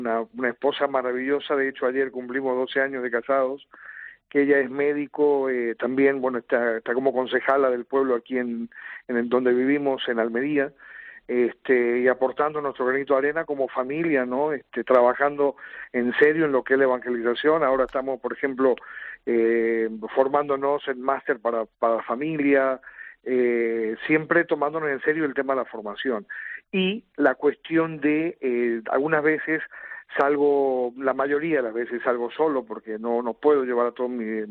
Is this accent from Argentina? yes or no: yes; Argentina; moved away as an adult; now in Spain; yo soy originario de Argentina, pero estoy radicado hace ya unos 12, 13 años aquí en España.